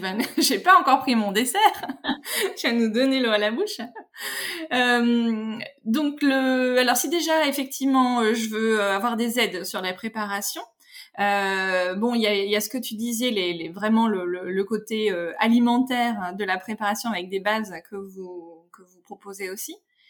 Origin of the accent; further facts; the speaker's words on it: Grenoble, Auvergne-Rhône-Alpes, France; Bon, parce que moi je suis grenobloise